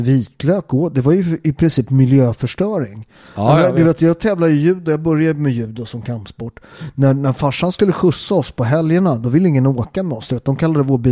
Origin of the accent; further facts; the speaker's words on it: Southern Italy, Italy; now in Sweden; som nere där jag kommer från, vi har ju inte uppvärmt liksom. Det behövs inte i Syditalien.